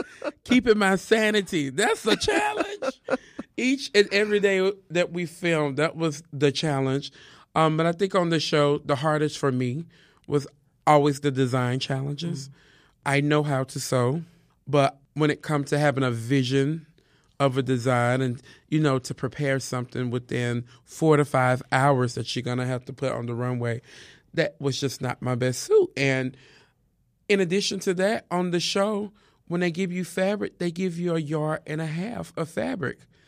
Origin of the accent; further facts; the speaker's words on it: Moss Point, Mississippi, United States; But I was born and raised in Moss Point, Mississippi. And it's just the Southern way of life, you know.